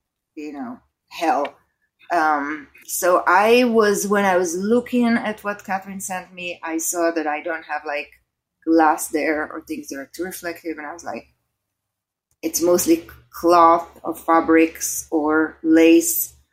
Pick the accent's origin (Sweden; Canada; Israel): Israel; now in United States; I mean, I'm an immigrant. My husband was with me. We're both immigrants from Israel.